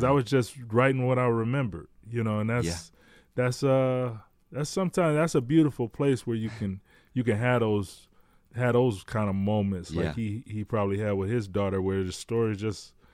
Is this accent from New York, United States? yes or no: no; Detroit, Michigan, United States; would have went to school away from Michigan. You know, I probably would have ventured out away from my hometown.